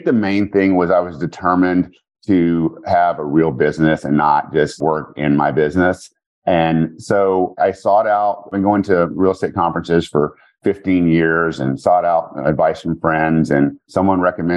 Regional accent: Louisiana, United States; Well, so I am from Louisiana, and my story is that I didn't graduate college.

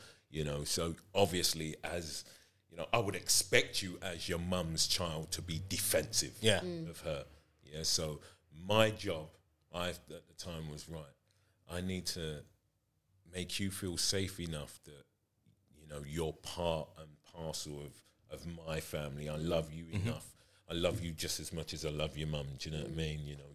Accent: Nigeria; As a Nigerian

